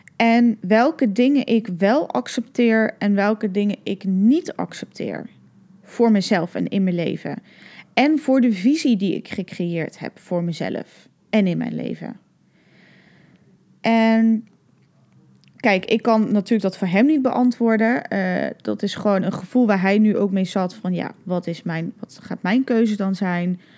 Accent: Limburg, Netherlands; also born or lived in Ireland / Germany / Estonia; In Limburg, hè, ik kom uit Limburg. Limburg is het ook niet voor me. Ik heb in Ierland gestudeerd. Ik heb in Duitsland gewoond.

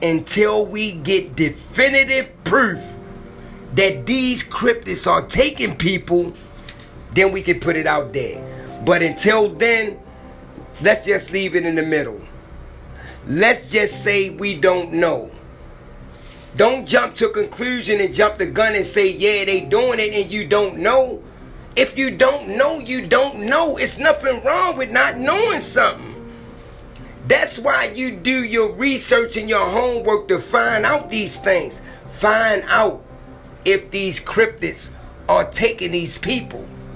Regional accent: Maryland, United States; it happened in my hometown. It happened in Maryland.

